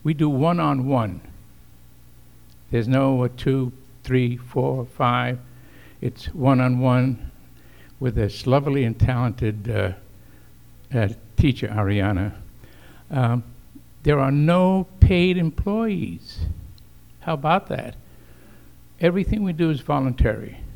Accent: Brooklyn, New York, United States; I was brought up in Brooklyn. I went to Brooklyn Tech.

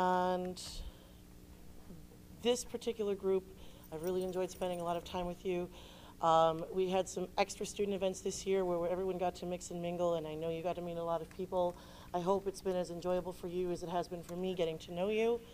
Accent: Syracuse, New York, United States; I grew up in Syracuse, for those of you who may not know

